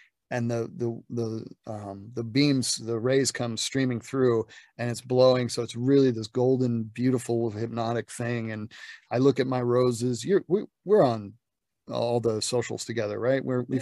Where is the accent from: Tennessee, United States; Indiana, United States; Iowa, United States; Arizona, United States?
Tennessee, United States; Nashville; because I'm from Nashville, so there's a lot of religion there, you know.